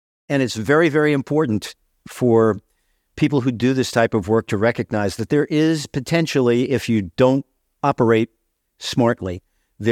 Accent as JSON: {"language": "English", "town": "Staten Island", "region": "New York", "country": "United States", "tie": "born or raised there", "said": "I grew up on Staten Island in a neighborhood called Mariner's Harbor. At the time, it was a very Italian neighborhood. There were a lot of wise guys in the neighborhood."}